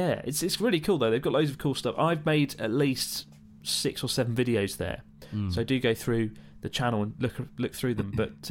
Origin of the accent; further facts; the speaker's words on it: Chicago, Illinois, United States; I'm from Chicago.